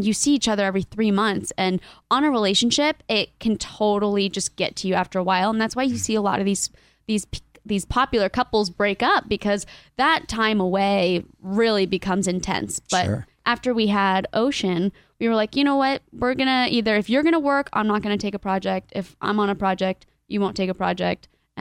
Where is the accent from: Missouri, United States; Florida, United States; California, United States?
Florida, United States; Ocala; also born or lived in Miami; So I grew up in Florida, so we would just fish off the dock